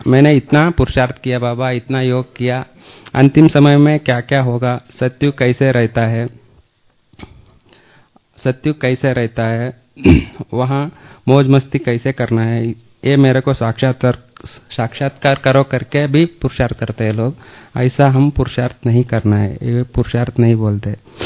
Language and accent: Hindi; Bengaluru, Karnataka, India; मैं 8 साल से ज्ञान में हूँ और मैं बेंगलुरु से आया हूँ